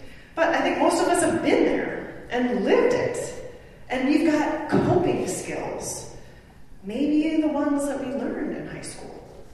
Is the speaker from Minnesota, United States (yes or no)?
yes; Silver Bay, Minnesota, United States; I grew up in Silver Bay, a very small town.